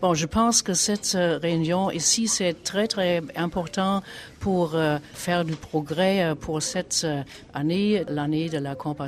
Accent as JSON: {"language": "French", "country": "Germany", "said": "je suis d'Allemagne et je suis économiste."}